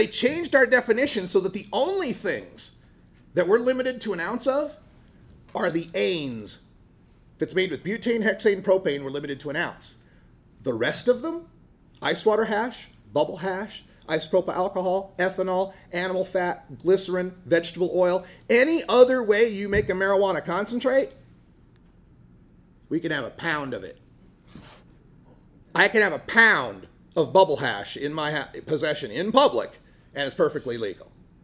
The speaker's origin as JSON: {"language": "English", "region": "Idaho", "country": "United States", "lives_now": "Oregon, United States", "said": "Now, I'm originally from Idaho, and this part of Oregon might as well be Idaho."}